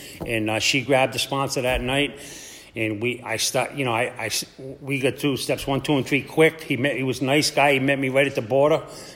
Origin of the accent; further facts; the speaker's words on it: Providence, Rhode Island, United States; I'm from Providence, Rhode Island.